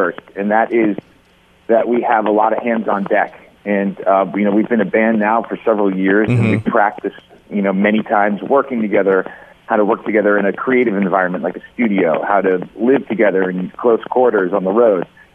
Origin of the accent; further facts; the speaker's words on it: Maine, United States; The name of the band comes from an actual bronze-colored radio that I listened to growing up in Maine. My dad is an artist there